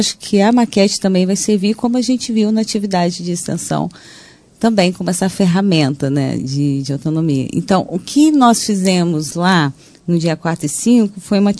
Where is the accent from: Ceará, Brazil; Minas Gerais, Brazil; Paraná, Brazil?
Minas Gerais, Brazil; Poços de Caldas; now in Rio de Janeiro, Brazil; Na verdade, eu sou mineira, né? Vim para o Rio, eu sou de Poços de Caldas. Vim para o Rio estudar teatro, me formei na escola Martins Pena.